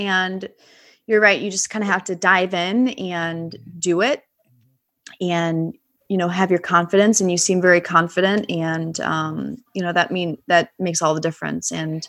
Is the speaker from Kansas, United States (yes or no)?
no; St. Louis, Missouri, United States; I have, except when I grew up in St. Louis, in West County area, and I left for college for a couple of years